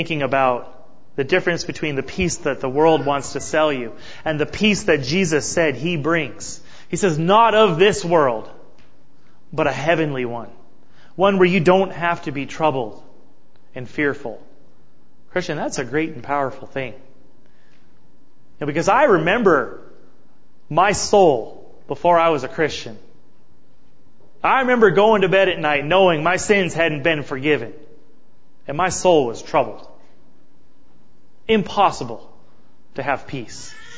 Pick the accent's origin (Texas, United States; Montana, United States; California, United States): Montana, United States; And you just have it plastered on your head, I'm from Montana.